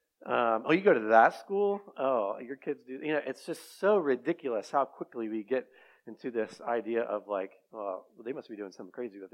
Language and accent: English; Christiansburg, Virginia, United States; I grew up in Christiansburg, just down the road. I didn't make it very far, obviously.